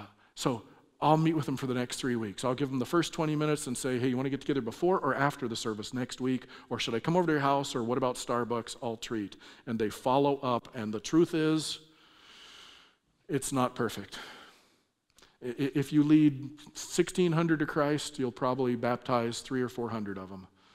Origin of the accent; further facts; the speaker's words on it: California, United States; we do the exact same thing because I'm from California.